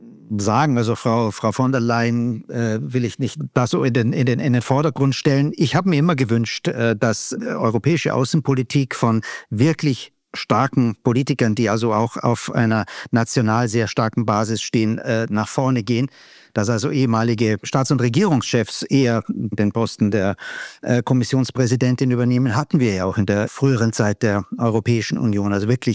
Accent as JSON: {"language": "German", "country": "Austria", "said": "Ich bin Österreicher"}